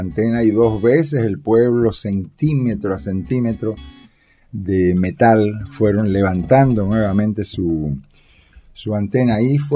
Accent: Cuba; born there; Yo nací en Cuba, en el Caribe

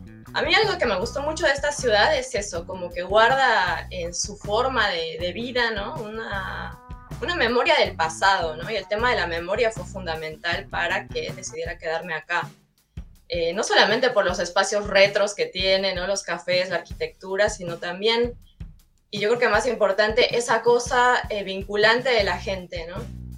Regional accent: Mexico City, Mexico; En Capital, en Ciudad de México.

